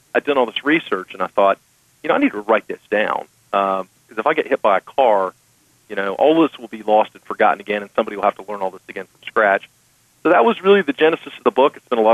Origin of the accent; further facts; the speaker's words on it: Charlotte, North Carolina, United States; I mean, I grew up in Charlotte. I went to Chapel Hill, both for undergrad and law school.